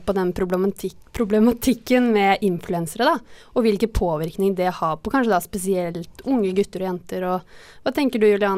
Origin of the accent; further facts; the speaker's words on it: Bærum, Akershus, Norway; Nei, altså jeg kom jo fra Bærum og det beriktede merkeklærpresset.